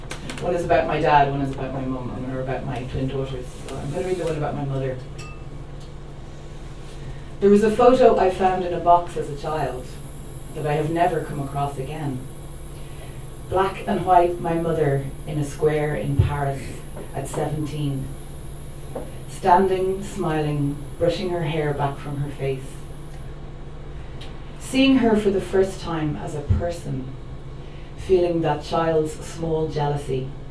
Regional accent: Dublin, Leinster, Ireland; also born or lived in County Clare; now in Oslo, Norway; I grew up in Dublin. I lived in County Clare for a very long time, and then I moved to Oslo 2 years ago.

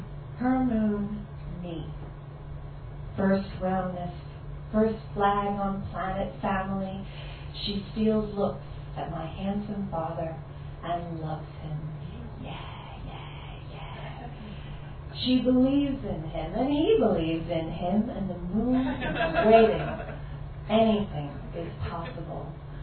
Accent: Philadelphia, Pennsylvania, United States; born there; I was born in Philadelphia in 1966, and a month before I was born, my parents went

